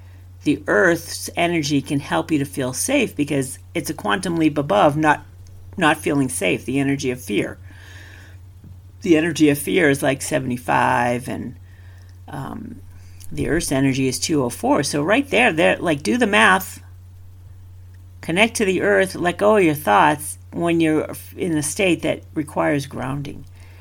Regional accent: New England, United States; So, yeah, I live in Colorado now, and I grew up in New England, so grounding wasn't necessarily part of our vocabulary in New England whatsoever

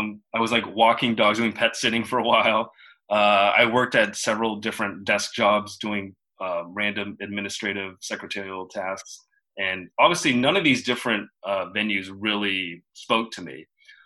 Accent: Seattle, Washington, United States; now in Los Angeles, United States; I'm originally from Seattle, born and raised. I now live in Los Angeles, currently actor, model.

